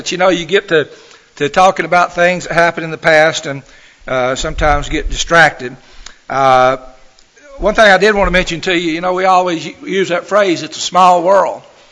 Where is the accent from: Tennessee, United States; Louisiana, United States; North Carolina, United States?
Tennessee, United States; Chattanooga; I said, "Well, I grew up in Huffman Baptist Church, and Huffman Baptist Church actually started Ridgecrest." So he's a lot younger than me, but basically it was the same path. We had gone to the same churches there in Chattanooga.